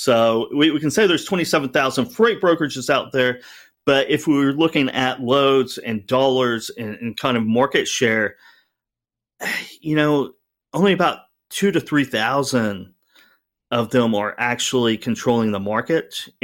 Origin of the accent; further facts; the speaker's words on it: Oklahoma, United States; It reminds me of the weekly showers when I was growing up in Oklahoma.